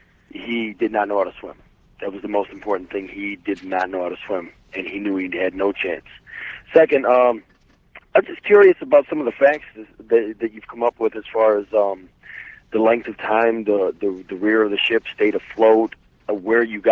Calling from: Detroit, Michigan, United States; from Detroit.

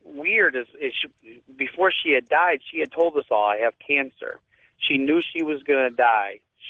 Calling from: Taylor, Michigan, United States; Hey, I'm calling from Taylor, Michigan, George.

